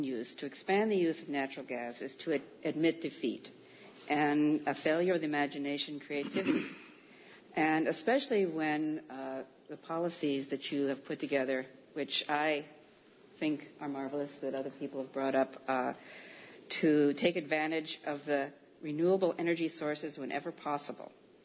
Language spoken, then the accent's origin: English; Danby, United States; and I'm from Danby.